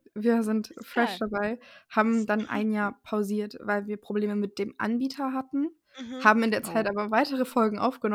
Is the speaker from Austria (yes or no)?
no; North Sea coast, Germany; komme von der Nordsee und bin jetzt seit ein paar Tagen 26 Jahre alt